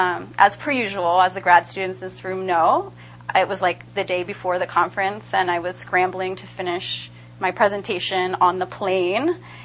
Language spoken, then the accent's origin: English; New Jersey, United States; I was born and raised on Lenape land in what is now called New Jersey.